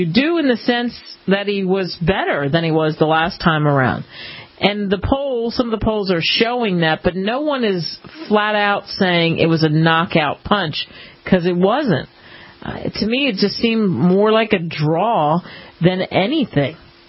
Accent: United States; accent: American; now in -; everybody that I met, when they heard my American accent, bragged to me about how isn't it great that there's these opportunities for the Irish people

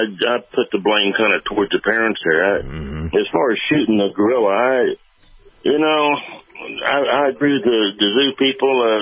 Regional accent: Texas, United States; moved away as an adult; Well, I grew up in Texas, just outside of Dallas.

